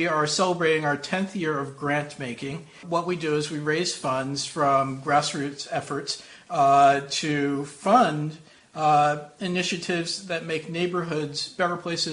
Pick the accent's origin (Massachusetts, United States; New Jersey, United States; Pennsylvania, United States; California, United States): New Jersey, United States; Millville; born there; I was born in South Jersey, Millville.